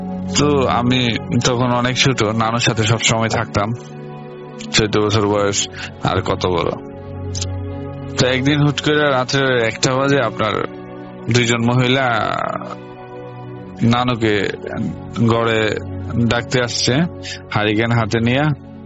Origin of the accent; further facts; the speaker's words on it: Brahmanbaria, Chittagong Division, Bangladesh; now in Malaysia; Malaysia থেকে, আমার গ্রামের বাড়ি ব্রাহ্মণবাড়িয়া।